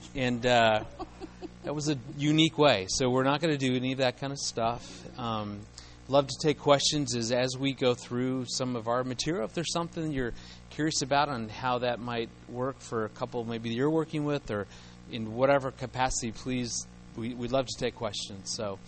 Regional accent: Colorado Springs, Colorado, United States; Now, we're from Colorado Springs, so I mean, we're used to cold.

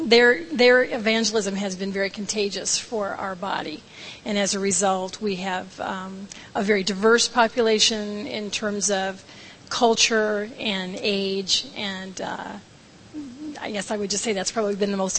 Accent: Tampa, Florida, United States; I'm from Tampa, Florida.

